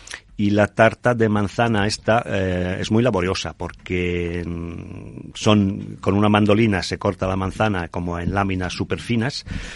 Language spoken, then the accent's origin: Spanish; Italy; Spanish is a second language; now in Spain; Yo, siendo italiano y experto de tiramisú, tengo que decir que es el mejor tiramisú de España, seguro.